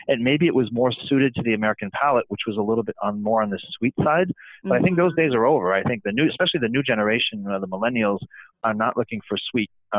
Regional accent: France; when I was a kid growing up in France

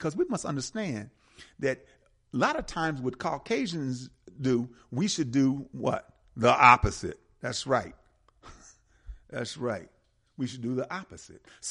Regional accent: Milwaukee, Wisconsin, United States; But for us, and I mean for us as American Africans in our hood, particularly in Milwaukee, we called it Friday the 13th, Black Friday

